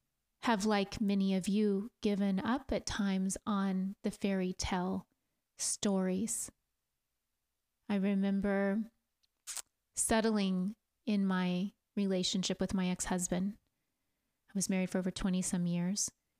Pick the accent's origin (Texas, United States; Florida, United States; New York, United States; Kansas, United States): Kansas, United States; also born or lived in Oklahoma; this little girl in growing up in Kansas and other places like Oklahoma and wherever we were at the time, at different times of my upbringing